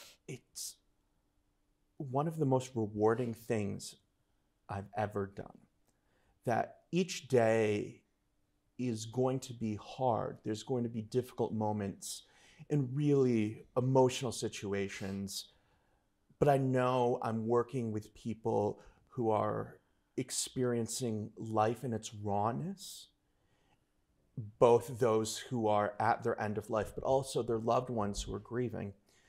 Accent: New York, United States; I'm originally from Northern New York, very far Northern New York, almost Canada, Northern New York.

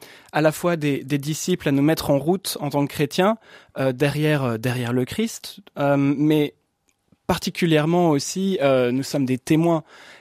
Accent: Strasbourg, Grand Est, France; Alors, je viens de Strasbourg, donc une ville et une région qui est très œcuménique, dans laquelle j'ai suivi une éducation catholique, mais je suis d'une famille originellement protestante.

